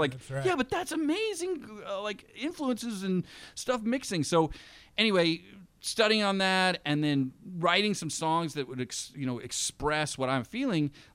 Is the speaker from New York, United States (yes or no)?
yes; West Point, New York, United States; born there; You know, I was born in West Point, New York. Like I said before, my dad was a West Pointer.